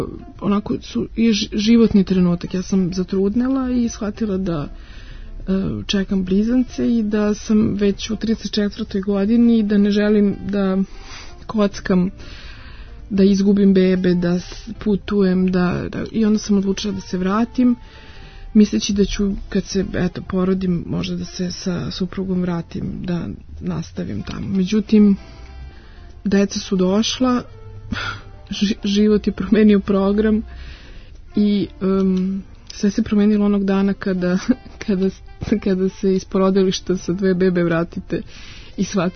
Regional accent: Ćuprija, Šumadija and Western Serbia, Serbia; born there; u Ćupriji, tamo to je moj rodni grad.

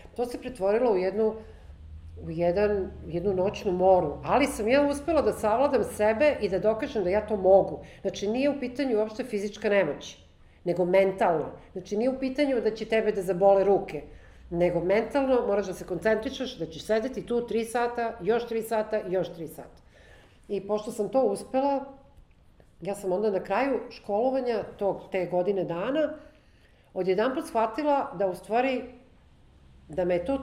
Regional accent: Belgrade, Serbia; now in Moscow, Russia; ja sam došla iz Beograda u kome nije baš mnogo se vežbalo

